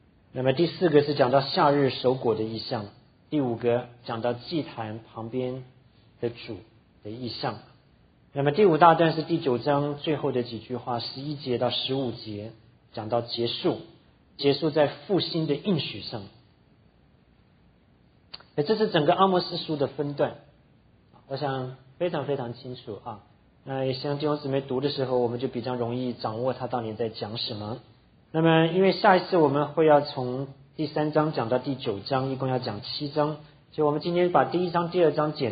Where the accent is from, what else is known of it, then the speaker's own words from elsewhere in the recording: Anping, Tainan City, Taiwan; 像我们从台湾来的，我从小在安平长大，那还不是只是到台南，